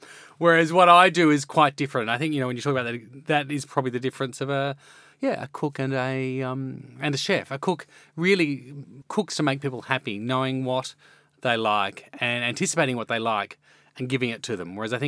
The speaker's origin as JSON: {"language": "English", "country": "Australia", "tie": "born or raised there", "said": "my background is, you know, Anglo-Australian. So my family, I grew up on English food, roast dinners"}